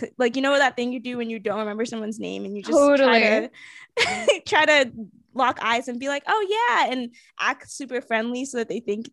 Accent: Egg Harbor Township, New Jersey, United States; I'm a rising senior, I'm in Lowell House, I'm from Egg Harbor Township, New Jersey

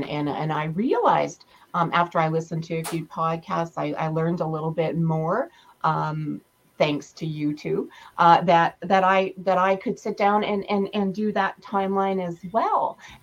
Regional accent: Edmonton, Alberta, Canada; now in Brooks, Canada; So I was born in Edmonton, lived my whole life there.

